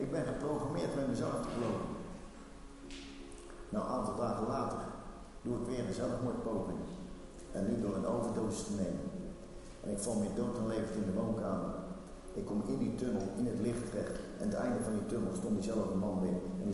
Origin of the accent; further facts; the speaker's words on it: Rotterdam, South Holland, Netherlands; born there; Ik ben geboren in Rotterdam.